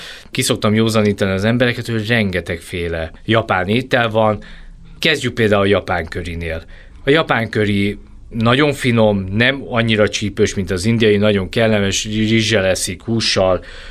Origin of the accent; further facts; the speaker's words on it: Hungary; én magyarként mondom, a 2-3 csillagos szállodákat célozzák meg